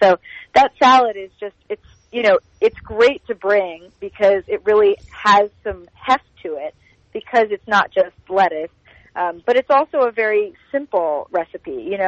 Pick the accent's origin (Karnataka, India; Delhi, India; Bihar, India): Karnataka, India; Bangalore; now in San Francisco, United States; I was born and brought up in Bangalore, the southern part of India.